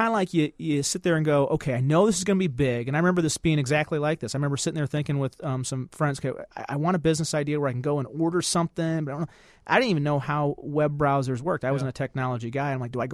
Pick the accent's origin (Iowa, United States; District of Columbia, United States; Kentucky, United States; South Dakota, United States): Iowa, United States; Storm Lake; I grew up in Storm Lake, Iowa, yep, which is in the northwest corner by Sioux City